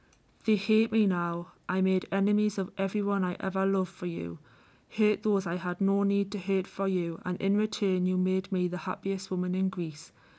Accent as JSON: {"language": "English", "town": "Gateshead", "region": "North East England", "country": "United Kingdom", "tie": "born there", "lives_now": "Glasgow, United Kingdom", "said": "So I was born in Gateshead, which is across the river from Newcastle. I kind of have a typical accent, but it's probably not as strong as most locals have. I've lived in Glasgow for about 2 years."}